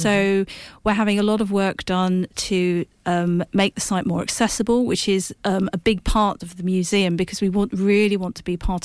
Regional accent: London, United Kingdom; I grew up in London

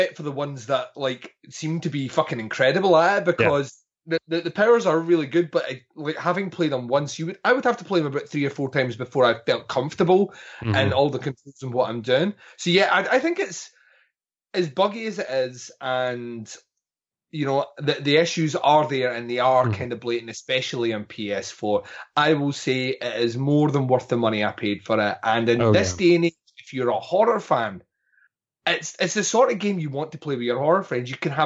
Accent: Scotland, United Kingdom; The main reason behind it is that I'm Scottish.

